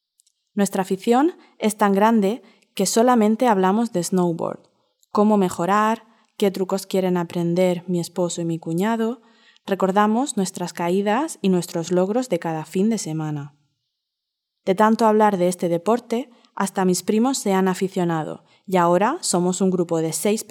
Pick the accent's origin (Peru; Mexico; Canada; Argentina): Canada; also born or lived in Uruguay; now in New York, United States; Soy uruguaya, pero me crié en Canadá y ahora vivo en Nueva York.